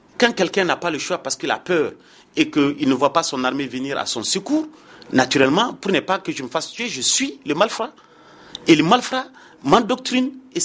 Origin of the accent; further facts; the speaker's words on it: Gao, Mali; Chez nous, à Gao plus précisément